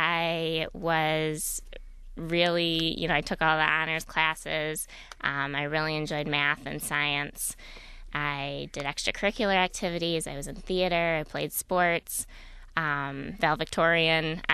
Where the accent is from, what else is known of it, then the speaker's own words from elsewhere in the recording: Farmington Hills, Michigan, United States; Well, I grew up in Farmington Hills, a suburb of Detroit, and had a great family.